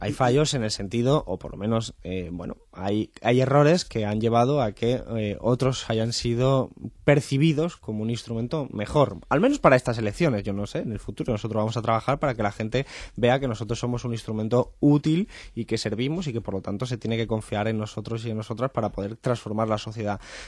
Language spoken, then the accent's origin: Spanish; Málaga, Andalusia, Spain; yo que además soy de Málaga